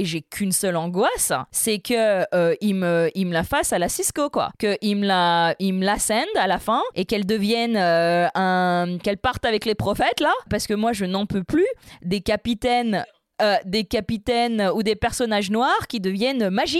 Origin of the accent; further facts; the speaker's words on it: France; en tant que française